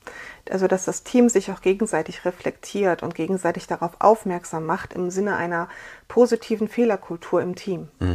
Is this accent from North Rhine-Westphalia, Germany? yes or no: no; Radebeul, Saxony, Germany; ich komme aus der Nähe von Radebeul, da ist alles